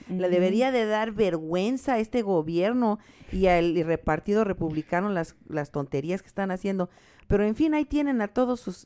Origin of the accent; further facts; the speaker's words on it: Mexico; Le dije, pues soy mexicana, ¿me puedes decir mexicana?